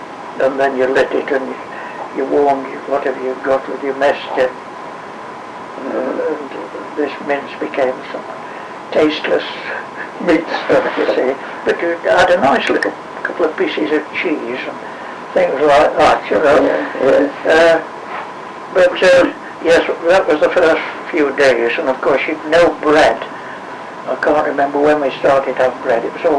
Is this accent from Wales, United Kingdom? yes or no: no; West Midlands, United Kingdom; He said, as a matter of fact, I'm from Staffordshire. I said, oh, so am I.